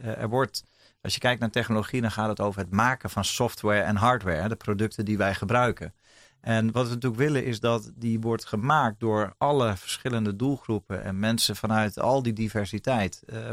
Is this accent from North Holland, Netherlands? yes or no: no; Overijssel, Netherlands; Ik kom zelf uit Salland, dus dat is heel dichtbij.